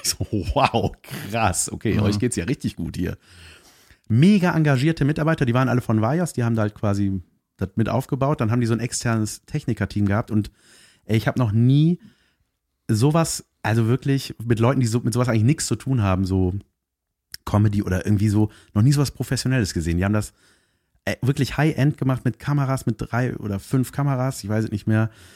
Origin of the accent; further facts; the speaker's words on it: Cologne, North Rhine-Westphalia, Germany; Ich bin aus Köln, ich bin mit dem Auto gefahren